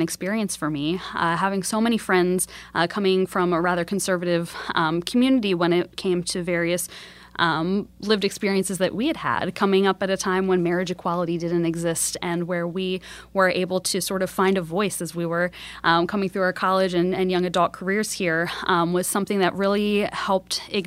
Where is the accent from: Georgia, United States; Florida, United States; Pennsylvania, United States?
Pennsylvania, United States; Hanover; I remember growing up in Hanover, and I love the 717.